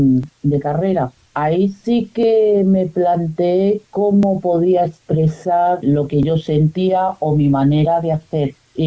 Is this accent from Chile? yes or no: no; Equatorial Guinea; yo soy originaria de Guinea Ecuatorial y digamos que llevo África en el alma.